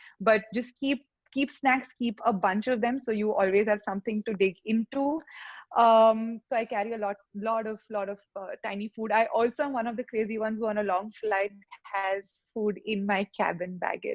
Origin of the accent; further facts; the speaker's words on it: India; English is a second language; But that, I think that's just more satisfaction being an Indian, that I got like that 2 rupees ka discount.